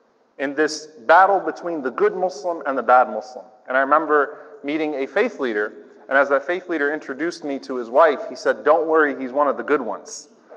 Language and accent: English; New Orleans, Louisiana, United States; now in Texas, United States; a New Orleans boy, born and raised in New Orleans, I'm an immigrant from Louisiana, here in Texas